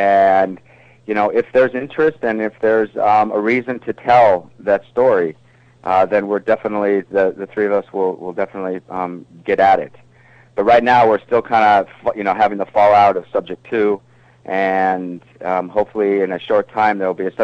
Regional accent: Aspen, Colorado, United States; we shot it in my hometown, so there was a lot of support from Aspen, Colorado.

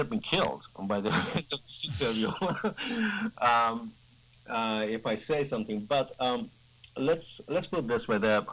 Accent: Mashhad, Razavi Khorasan, Iran; And what my advantage is that I grew up there. I was born in Mashhad.

